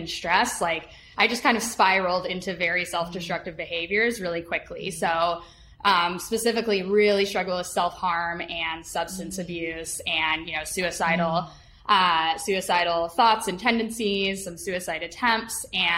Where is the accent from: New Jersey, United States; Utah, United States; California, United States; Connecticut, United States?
Utah, United States; moved away; so I grew up mainly in Utah. And so this is, I'm 27 now. So this is like over a decade ago at this point when I was living there.